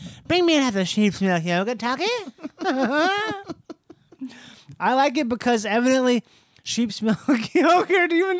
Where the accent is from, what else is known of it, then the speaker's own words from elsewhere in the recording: England, United Kingdom; I'm an Englishman, and I started to realize like it's kind of weird.